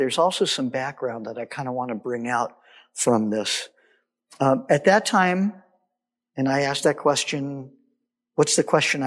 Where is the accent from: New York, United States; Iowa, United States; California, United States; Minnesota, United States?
California, United States; I'm from California. I got saved in a Calvary Chapel church.